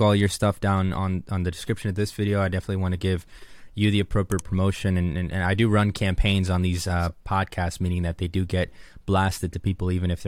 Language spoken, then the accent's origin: English; Jupiter, Florida, United States; when I moved back to this little town called Jupiter, my hometown. Joey's from there as well, Jupiter, Florida. It's a southeast region of Florida.